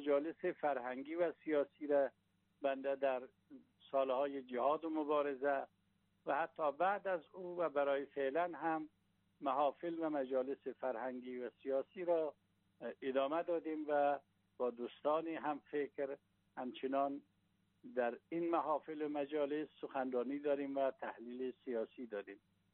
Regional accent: Ghazni, Afghanistan; also born or lived in Daykundi / Mazar-i-Sharif; در سال 1334 در ولایت دایکندی منطقه است به نام سنگتخت در اونجا به دنیا آمدم. اصالتاً از ولایت غزنی هستم، از ولسوالی مالستان قریه شیرداغ. به سن 7-8 سالگی رسیدیم، دوباره پدرم برگشتن به ولسوالی جاغوری

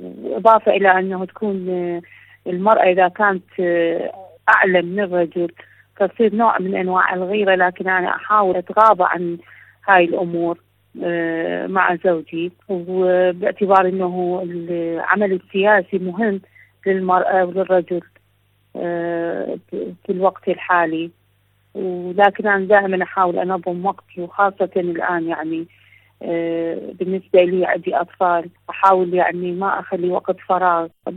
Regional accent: Iraq; من العراق، ناشطة سياسية، أعمل بأحد المنظمات في العراق.

